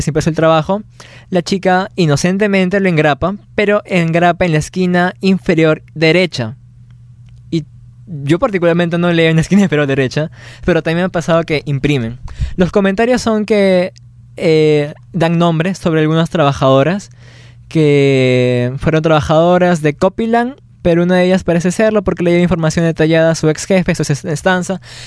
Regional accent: Peru; Todos realmente como peruanos esperamos que en estas elecciones podamos respetar la democracia y la soberanía del Perú.

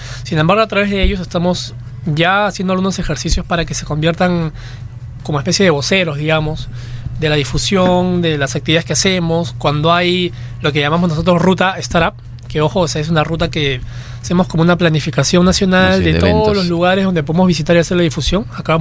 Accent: Peru; Hay innovación, pero como peruanos tenemos que exigirnos aún más.

